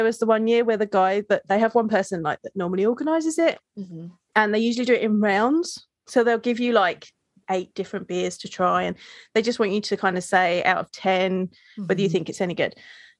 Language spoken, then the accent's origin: English; United Kingdom; And so being a Brit, that meant that I was doing a lot of working out of the US.